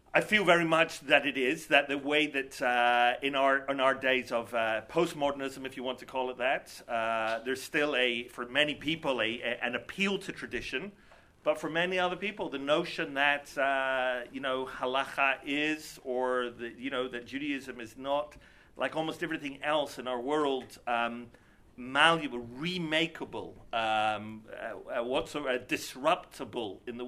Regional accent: Scotland, United Kingdom; I'm from Scotland. We don't do high culture

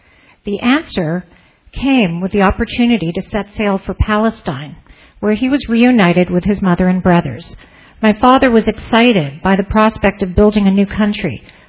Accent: Montreal, Quebec, Canada; also born or lived in Toronto / New York; My brothers and I grew up in Montreal and Toronto, with some time spent as well in New York.

